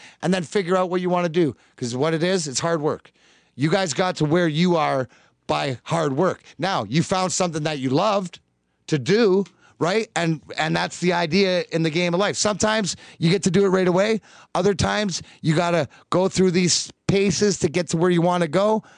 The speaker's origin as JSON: {"language": "English", "town": "Detroit", "region": "Michigan", "country": "United States", "tie": "born or raised there", "also_born_or_lived": "Canada", "said": "I'm like Detroit stepkid, being from across the pond and being Canadian, but growing up sort of here."}